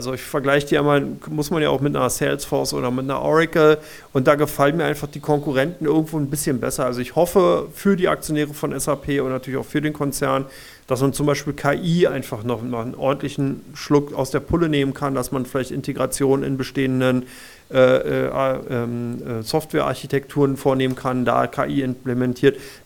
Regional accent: Berlin, Germany; ich bin ein Berliner

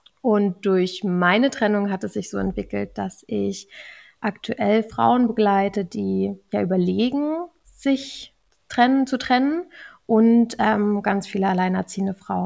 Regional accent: Berlin, Germany; Ich komme aus Berlin. Ich wohne hier mit meinen 3 Kindern.

